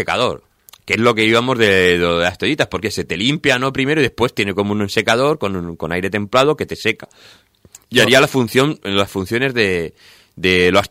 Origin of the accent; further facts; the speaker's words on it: Cuenca, Castilla-La Mancha, Spain; yo soy de Cuenca, soy de una parte cercana al Albacete